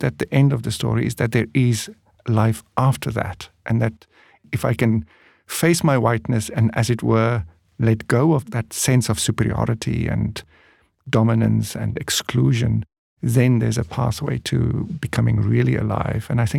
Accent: South Africa; I come home in my humanity as a South African … you know, when I face these huge collective historical issues.

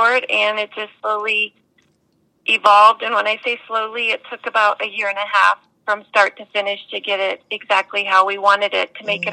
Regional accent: Parker, Colorado, United States; Today, I'm currently in my hometown of Parker, Colorado, which is just outside of Denver.

